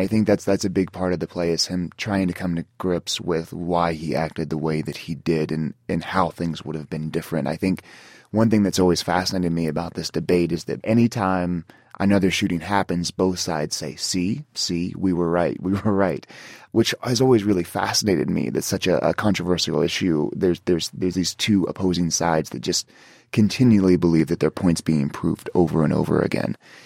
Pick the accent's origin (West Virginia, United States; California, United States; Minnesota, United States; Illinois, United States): West Virginia, United States; I mean, I grew up in a gun culture. I grew up in West Virginia in the South. My friends had guns. My family had guns. I mean, so I grew up around that culture.